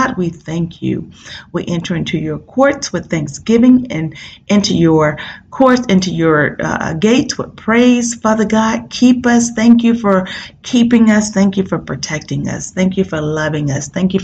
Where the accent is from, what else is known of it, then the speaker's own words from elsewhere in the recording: New Orleans, Louisiana, United States; I am from New Orleans and I can understand my entire family was displaced from Hurricane Katrina.